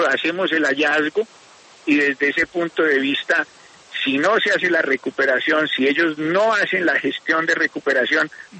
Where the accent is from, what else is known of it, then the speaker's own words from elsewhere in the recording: Pereira, Risaralda, Colombia; Yo soy pereirano y muy orgullosamente provinciano.